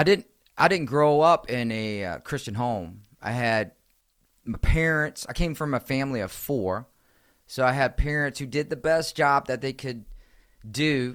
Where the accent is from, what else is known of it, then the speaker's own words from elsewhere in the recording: Richmond, Virginia, United States; moved away as an adult; I needed to move away from my home state, Richmond, Virginia, all right?